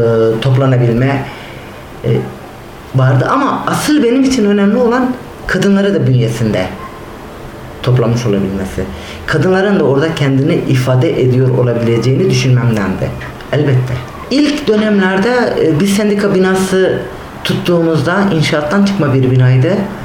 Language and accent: Turkish; Malatya, Turkey; Ben Malatyalıyım.